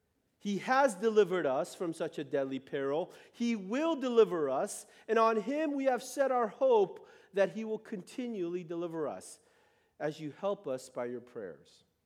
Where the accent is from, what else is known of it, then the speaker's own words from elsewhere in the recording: United States; English is a second language; But I grew up in America